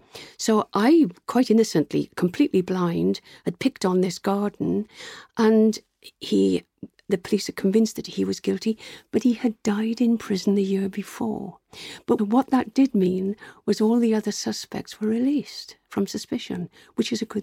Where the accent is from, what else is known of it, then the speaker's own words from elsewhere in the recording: United Kingdom; oh, I'm a British botanist and I'm very interested in peat.